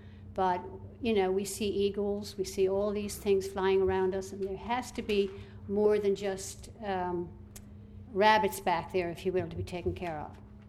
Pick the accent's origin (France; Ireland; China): Ireland; now in Sussex County, United States; We immigrated to this country from Ireland, and we love it here.